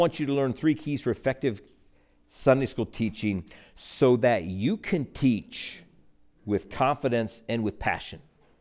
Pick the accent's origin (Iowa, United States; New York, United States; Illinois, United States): Iowa, United States; Clona; And at our church where I grew up in Clona, Iowa